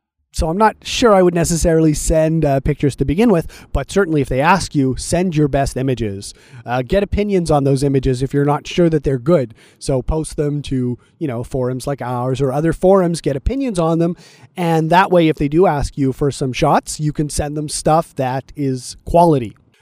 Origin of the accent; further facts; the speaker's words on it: Montreal, Quebec, Canada; I'm from Montreal, Quebec, and one of the big guides here in Montreal